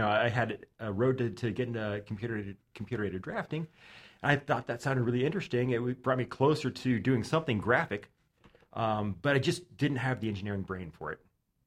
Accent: Phoenix, Arizona, United States; also born or lived in Toronto; now in Los Angeles, United States; I was born in Toronto, grew up in Arizona.

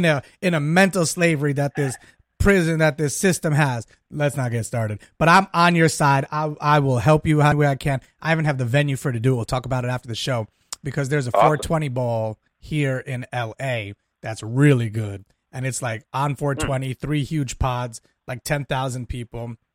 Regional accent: Italy; I grew up with it in Italy.

